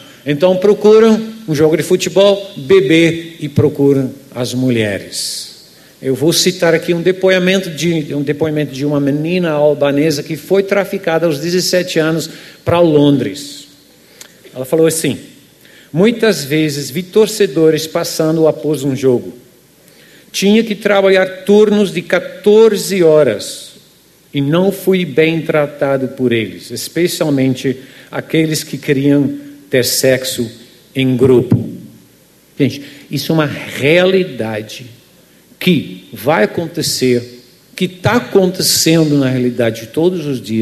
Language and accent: Portuguese; Netherlands; Portuguese is a second language; now in Belo Horizonte, Brazil; sou holandês